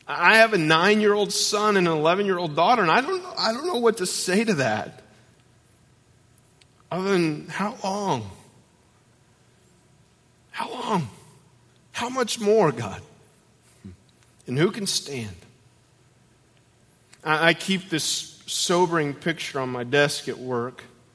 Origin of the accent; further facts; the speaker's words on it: Lexington, Kentucky, United States; rash of suicides in Lexington where I live, A decade ago, I started standing on a street corner in my hometown with this sign that just says, free hugs.